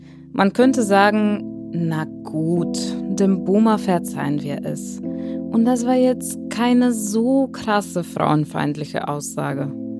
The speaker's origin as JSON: {"language": "German", "country": "Bulgaria", "second_language": "German", "said": "bulgarische Realität gewöhnt. Und ich erlebe deswegen jedes Mal einen kleinen Kulturschock, wenn ich meine Heimat besuche."}